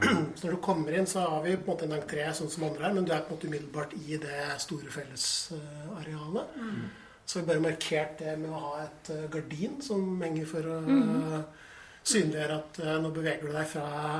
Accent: Innlandet, Norway; moved away as an adult; now in Oslo, Norway; Jeg også fra utenfor Oslo, født og oppvokst på Hadeland. Mm-hmm. Også i grønne omgivelser, mm-hmm. men flyttet inn til Oslo da jeg var 19.

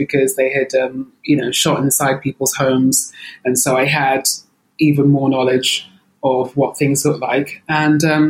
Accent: Nigeria; born there; I was born in Nigeria and I'm very much connected to that part of my heritage. But essentially I am British, for want of a better term.

